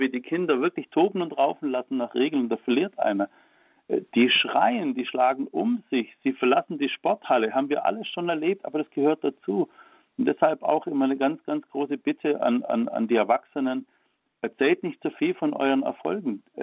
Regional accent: Baden-Württemberg, Germany; ich komme aus Baden-Württemberg.

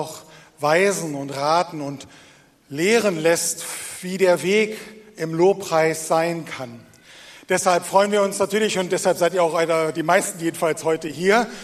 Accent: Berlin, Germany; Ich bin Berliner, warte, pass auf.

